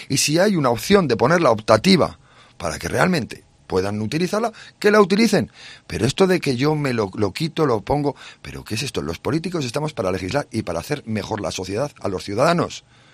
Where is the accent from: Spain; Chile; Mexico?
Spain; Aragon; Yo vengo de Teruel, mi pueblo está a 1.300.